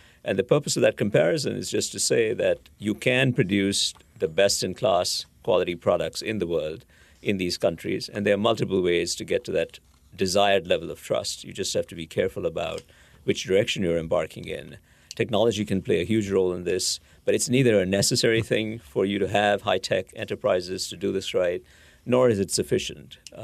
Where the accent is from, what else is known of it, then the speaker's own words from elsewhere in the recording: India; I grew up in India